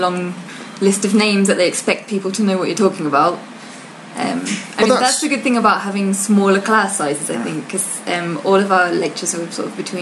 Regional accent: England, United Kingdom; I say, hi, I'm English

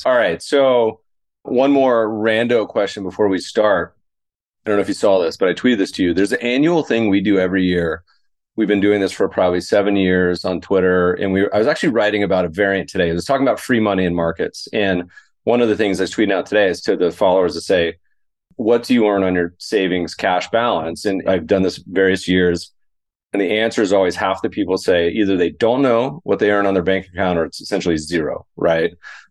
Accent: Colorado, United States; I grew up skiing in Colorado

